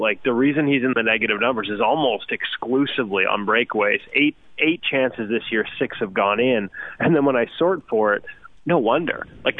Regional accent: British Columbia, Canada; as a kid growing up in the Okanagan, water slides were a big part of my summers.

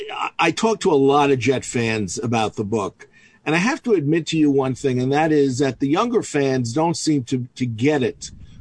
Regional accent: New York, United States; I grew up in New York in the 60s, and I was a New York Mets fan

